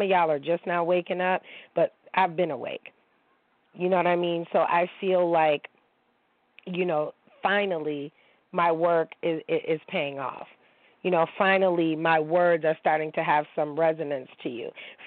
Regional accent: Niagara Falls, New York, United States; I'm from Niagara Falls, but my mom is this and my dad is black. No, you're just American.

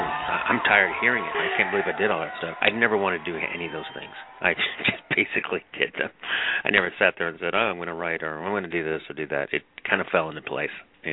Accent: San Diego, California, United States; I grew up in San Diego, and I'm Mexican-American.

